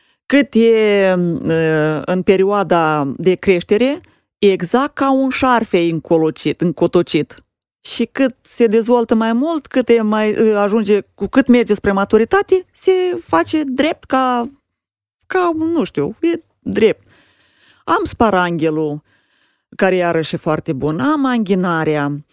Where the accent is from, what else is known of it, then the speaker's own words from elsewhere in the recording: Romania; dar din România toți suntem din acest grup